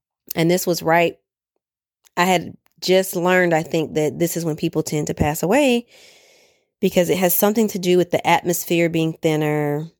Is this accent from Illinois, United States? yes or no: no; Atlanta, Georgia, United States; moved away as an adult; because my life has shifted over the last 2 years when I left my job and I left my hometown in Atlanta.